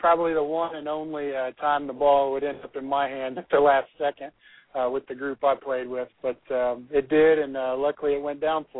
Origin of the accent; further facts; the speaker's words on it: Jasper, United States; now in Atlanta, United States; I'm now down in Atlanta, Georgia, managing a team. And we implement a lot of the same things I learned growing up in Jasper, discipline, hard work, those kind of things.